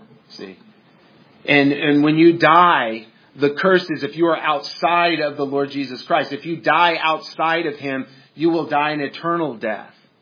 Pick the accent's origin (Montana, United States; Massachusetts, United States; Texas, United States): Montana, United States; I grew up in Montana, and in Montana we had quite a few rattlesnakes